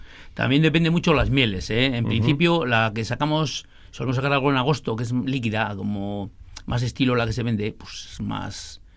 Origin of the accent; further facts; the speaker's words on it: Ordoñana, Basque Country, Spain; born there; yo en principio nací en Ordoñana. Ajá. Tuve unos años en Ordoñana. Cuando me casé en Albéniz. Uh-huh. Tuve en Albéniz, no sé cuánto, igual unos 15 años.